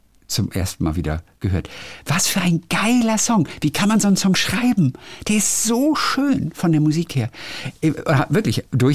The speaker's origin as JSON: {"language": "German", "town": "Lübeck", "region": "Schleswig-Holstein", "country": "Germany", "tie": "born or raised there", "said": "denn ich bin in Lübeck aufgewachsen."}